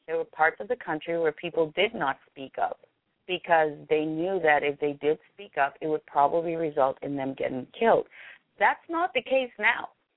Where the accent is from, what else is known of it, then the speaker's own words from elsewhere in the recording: United States; And, you know, I am an American citizen. I grew up here.